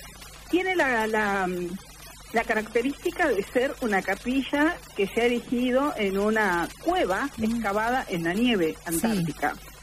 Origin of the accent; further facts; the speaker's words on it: Salta, Argentina; la primera gruta que se inauguró fue a los pies del volcán Socompa, en mi tierra, en Salta.